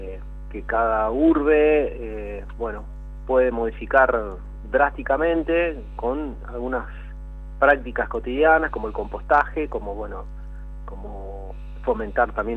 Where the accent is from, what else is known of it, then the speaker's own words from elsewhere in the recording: Rosario, Santa Fe, Argentina; soy rosarino